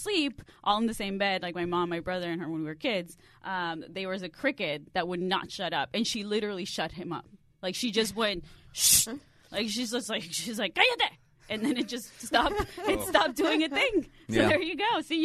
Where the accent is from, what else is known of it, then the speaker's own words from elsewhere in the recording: Mexicali, Baja California, Mexico; because where we grew up in Mexicali desert, it was a lot.